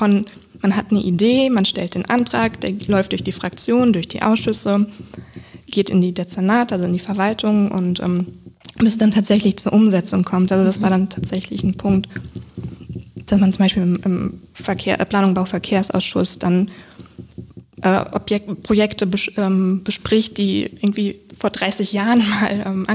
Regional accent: Wiesbaden, Hesse, Germany; war immer so ein Nachhausekommen-Gefühl, wenn ich dann wieder in Wiesbaden angekommen bin, oder wenn man als Kind im Urlaub war und dann sind wir, also wir haben bei Henkel Trockengon gewohnt

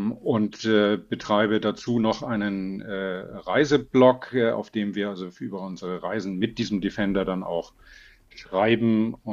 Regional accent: Preetz, Schleswig-Holstein, Germany; ich bin so groß geworden in Schleswig-Holstein auf dem platten Land in einer kleinen Stadt namens Preetz.

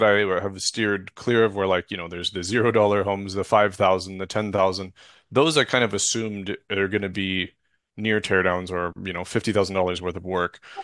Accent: Canada; Or I'm Canadian, but yeah, America, same thing.

